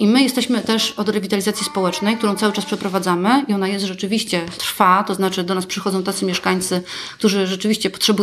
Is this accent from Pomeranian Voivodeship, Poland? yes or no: yes; Gdańsk, Pomeranian Voivodeship, Poland; Ja się urodziłam we Wrzeszczu, mieszkałam we Wrzeszczu, ale potem się wyprowadziłam i my mieszkamy na Siódmym Dworze.